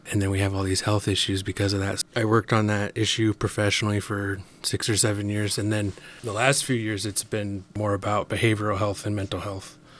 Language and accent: English; Bellingham, Washington, United States; also born or lived in Anchorage; I have plenty of Tlingit names, but I was born in Anchorage and grew up mostly in Bellingham.